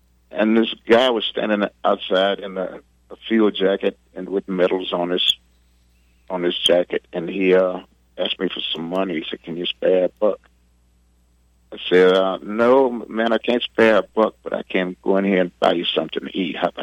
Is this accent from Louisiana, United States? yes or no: yes; Louisiana, United States; not everybody knows that I'm from Louisiana.